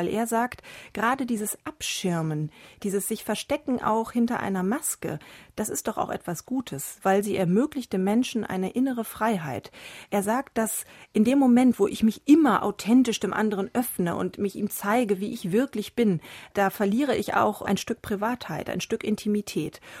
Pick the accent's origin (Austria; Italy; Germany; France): Germany; North Rhine-Westphalia; Das kenne ich aus meinem westfälischen Dorf, wo ich herkomme, auch.